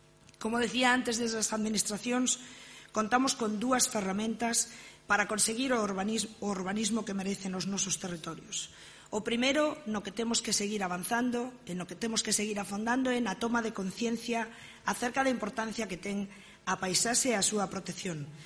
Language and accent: Galician; Galicia, Spain; E nós, como galegos, tamén somos unha parte de iso.